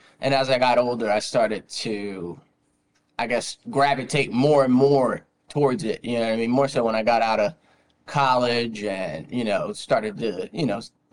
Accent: Trenton, New Jersey, United States; Yeah, we're all from Jersey.

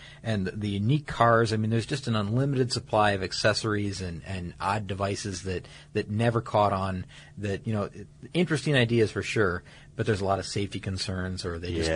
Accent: Atlanta, Georgia, United States; I've been noticing this around my hometown here recently, mm-hmm. around Atlanta.

